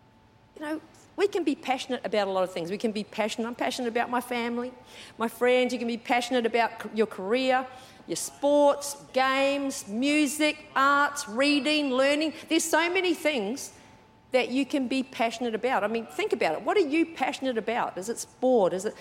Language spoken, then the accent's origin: English; Queensland, Australia; Yeah, sorry, Queenslanders, I'm a Queenslander.